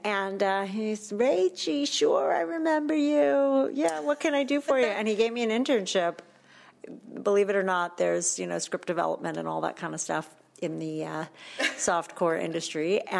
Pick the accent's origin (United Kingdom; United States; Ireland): United States; Granada Hills, California; through the Jewish Community Center in the North Valley, where I grew up in Granada Hills